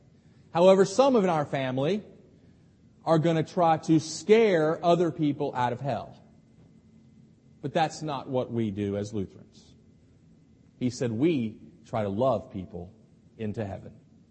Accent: the South, United States; I was actually born in the South, and I kind of like that I was born in the South. I'm not proud of everything that the South has done, but I like being a Southerner.

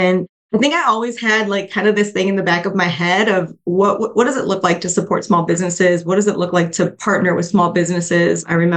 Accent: Milwaukee, Wisconsin, United States; I was born and raised actually in Milwaukee, Wisconsin. And, you know, coming from the Midwest

